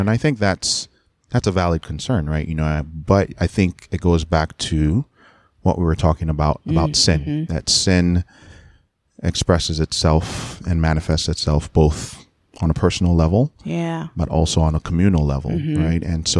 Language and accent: English; Nigeria; true confession, growing up in Nigeria, I really thought that every African American was poor